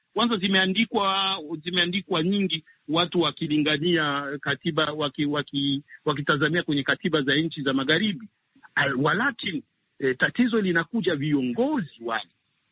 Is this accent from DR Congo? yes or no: no; Burundi; maanake kule kwetu Burundi watu wanapenda kutumia masuala ya kikabila